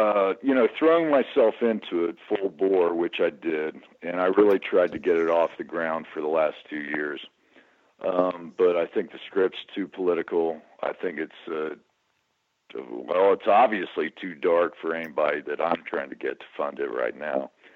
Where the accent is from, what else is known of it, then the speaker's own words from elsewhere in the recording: United States; I said I'm American.